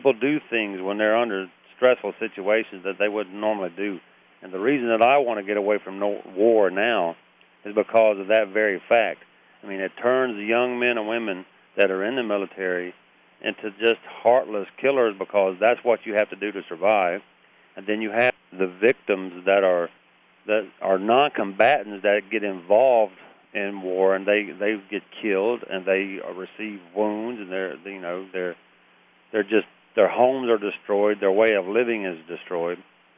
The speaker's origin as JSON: {"language": "English", "region": "Alabama", "country": "United States", "tie": "born or raised there", "also_born_or_lived": "Tennessee", "said": "I was born in Alabama, and I was raised in Tennessee, and my family has a history that dates back to the American Revolution of military service to this country."}